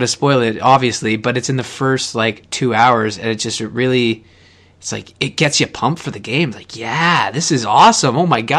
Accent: Canada; I find being a Canadian

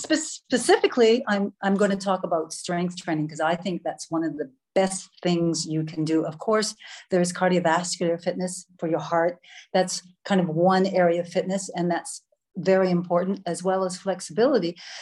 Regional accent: Canada; moved away as an adult; now in Netherlands; I'm from Canada. I'm a 60-year-old Canadian, and right. I'm living here in the Netherlands now for about 22 years

